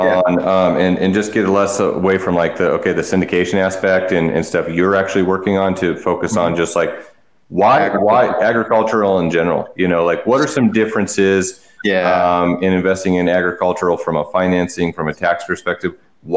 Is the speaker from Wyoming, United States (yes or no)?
yes; Wyoming, United States; I come from a farming and ranching background in my family. I'm from Wyoming.